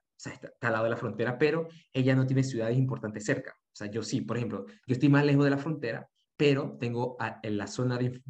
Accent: Panama; now in Ukraine; No, o sea, yo soy el único panameño aquí.

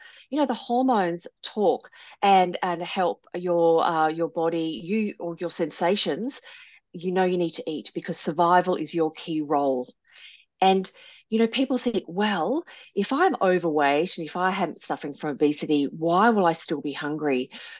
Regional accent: Australia; So yes, I'm not American. I'm Aussie.

